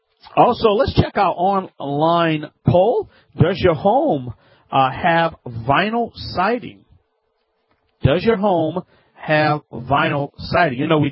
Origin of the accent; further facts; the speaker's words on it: Louisiana, United States; You're listening to the crazy man from the Bayou Land.